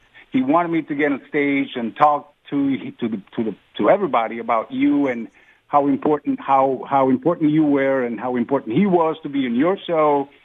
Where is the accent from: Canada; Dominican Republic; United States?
Dominican Republic; I'm from the Dominican Republic